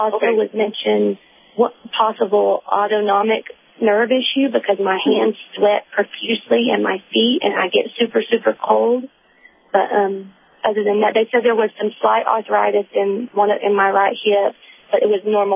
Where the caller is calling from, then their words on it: Texas, United States; Hi, I am calling from Texas.